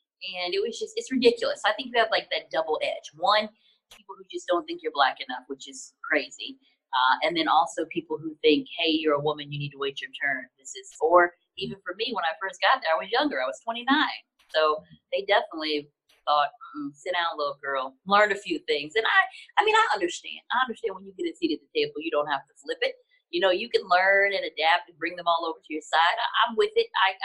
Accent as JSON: {"language": "English", "country": "United States", "said": "when you grow up and you identify and you feel like you're a Black American"}